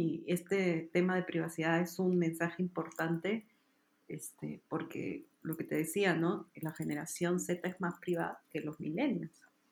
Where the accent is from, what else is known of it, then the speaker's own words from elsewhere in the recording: Lima, Peru; Bueno, yo soy limeña, entonces diría pisco.